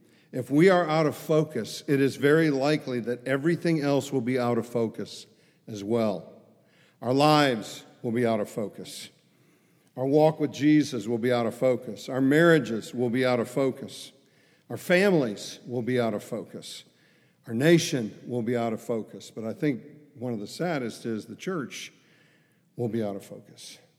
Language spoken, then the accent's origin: English; Chicago, Illinois, United States; So and then on top of it, I'm from Chicago.